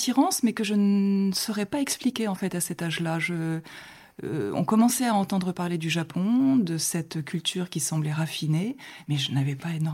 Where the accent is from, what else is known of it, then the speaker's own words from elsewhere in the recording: Tours, Centre-Val de Loire, France; born there; comme je l'ai dit tout à l'heure, je suis née à Tours.